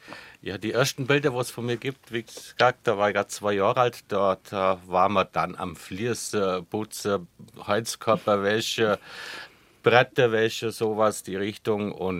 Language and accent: German; Stiefenhofen, Bavaria, Germany; Nein, ich bin groß geworden in Stiefenhofen.